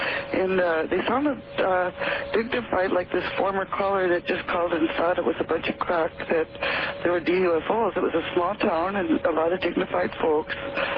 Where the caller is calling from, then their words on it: Seattle, Washington, United States; I'm calling from Seattle.